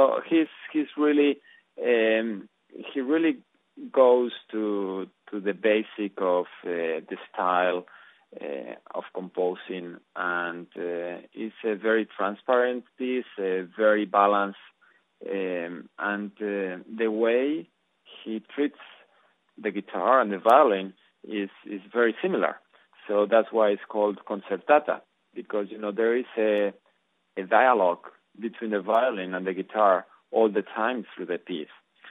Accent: La Rioja, Spain; I grew up in Rioja, and the typical music from my region is the jota

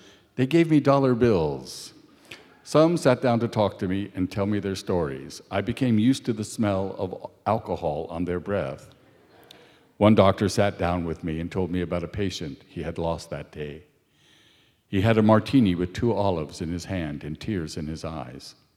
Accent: San Francisco, California, United States; I grew up in San Francisco, a magical place. Our first house was on 31st Street, which meant we were 31 blocks and change from the Pacific Ocean.

